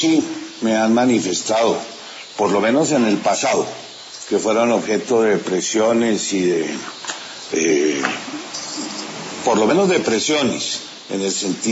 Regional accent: Colombia

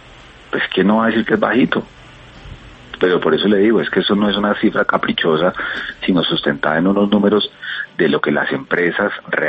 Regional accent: Colombia; una cosa que es debe darnos vergüenza como colombianos, y esa altísima tasa de informalidad laboral que tiene nuestro país.

